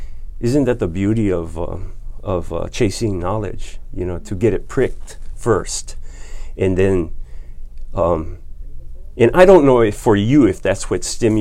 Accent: Kula, Hawaii, United States; I grew up in Kula, and I had not observed these patterns in the sky.

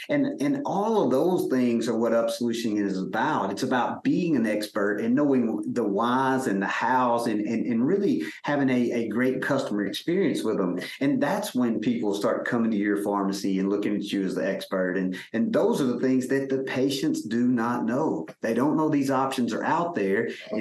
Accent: Mississippi, United States; I'm from Mississippi.

